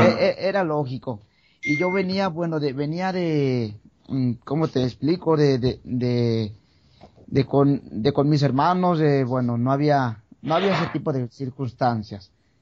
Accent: Tlaquepaque, Jalisco, Mexico; Yo vengo de Guadalajara, Jalisco, de San Pedro Tlaquepaque.

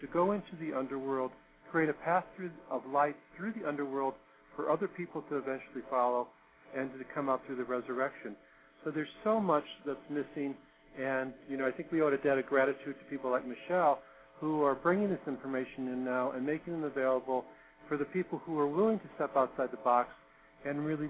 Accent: St. Louis, Missouri, United States; I grew up in St. Louis, and years ago, I heard him on local talk radio in St. Louis.

